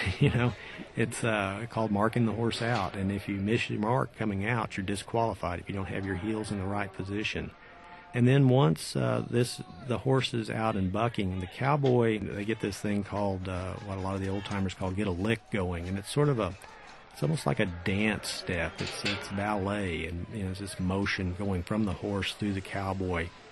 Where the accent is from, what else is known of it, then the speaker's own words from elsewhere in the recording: Guthrie, Oklahoma, United States; she met my dad at a 89ers Day rodeo in Guthrie, Oklahoma, my hometown, and here I am.